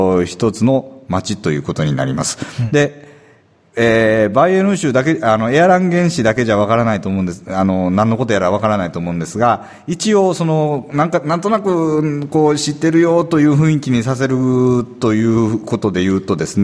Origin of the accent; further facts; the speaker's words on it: Erlangen, Bavaria, Germany; Japanese is a second language; はい、ドイツから参りました。